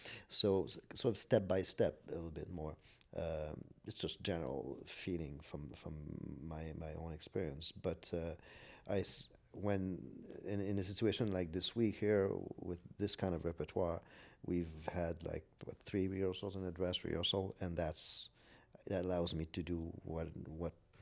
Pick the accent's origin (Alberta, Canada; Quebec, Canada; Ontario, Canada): Quebec, Canada; Trois-Rivières; and I'm still music director of the orchestra in my hometown, Trois-Rivières.